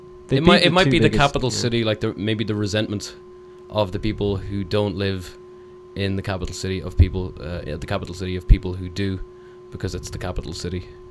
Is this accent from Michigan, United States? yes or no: no; California, United States; from SoCal